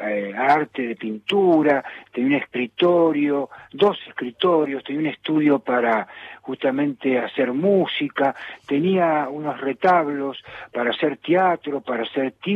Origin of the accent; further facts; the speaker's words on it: Quito, Pichincha, Ecuador; born there; porque yo tanto en las giras, en los recorridos, calcule que nací en Quito